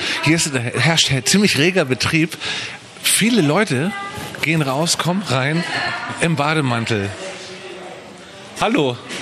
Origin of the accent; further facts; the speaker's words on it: Hamburg, Germany; ich komme aus Hamburg. In Hamburg sagt man Puff.